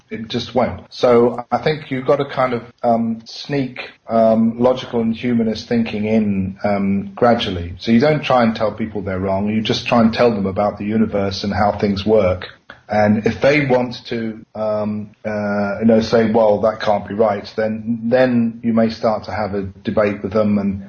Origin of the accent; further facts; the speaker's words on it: United Kingdom; So I think that means that as a British scientist, I'm probably the wrong person to ask